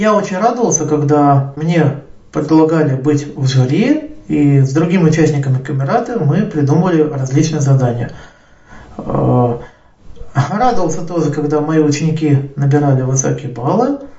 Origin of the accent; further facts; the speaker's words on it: Nizhny Novgorod Oblast, Russia; из Нижегородской области. Мне 40 лет.